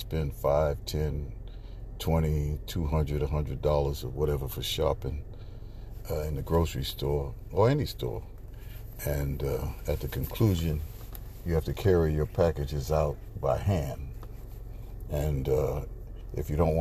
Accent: United States; we as American people, we kind of go for anything

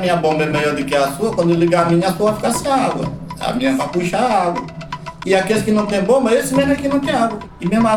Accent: Northeast Region, Brazil; Vim pra cá com todo nordestino gente, atrás de uma melhoria. É por isso que estou aqui até hoje. Vou na minha terra, volto de novo.

